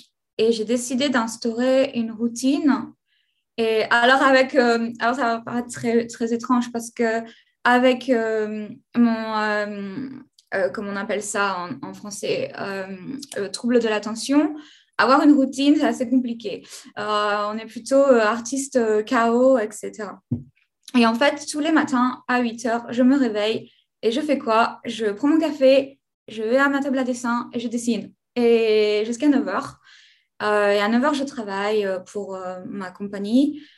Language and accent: French; France; now in Stockholm, Sweden; Je suis française, je travaille en Suède